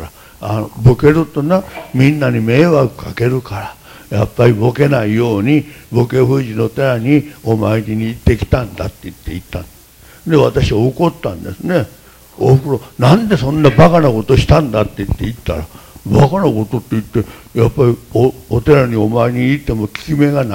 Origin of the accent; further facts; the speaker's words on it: Osaka, Japan; accent: Osaka dialect; まあおふくろは大阪弁ですね。私も大阪弁で、私バイリンガルなんです。東京弁と両方喋れるんでバイリンガルなんですが